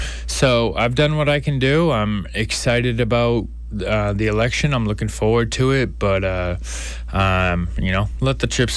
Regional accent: Norton, Massachusetts, United States; also born or lived in Taunton; So I was born in Taunton, Massachusetts. Went to high school in Norton.

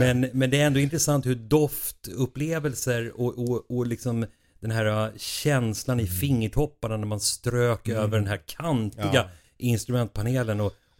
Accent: Stockholm, Stockholm County, Sweden; Jag är från Stockholm

